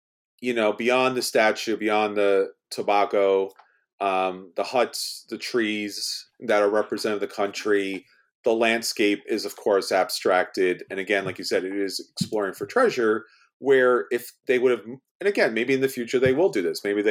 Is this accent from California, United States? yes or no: no; New York City, New York, United States; Look, I'm from New York City.